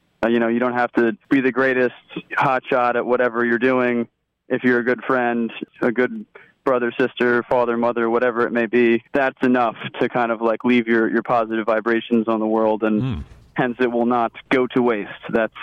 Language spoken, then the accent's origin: English; Croton-on-Hudson, New York, United States; I'm from Croton-on-Hudson. I grew up here, went to all the way through high school here. I went to college in New York City at City College.